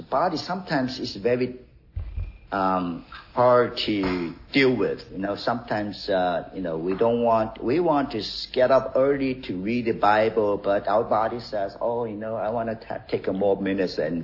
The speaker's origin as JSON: {"language": "English", "country": "South Korea", "tie": "born or raised there", "second_language": "English", "said": "when I grew up in Korea, that's the one of the sports we all like. So it's very popular in Korea, South Korea."}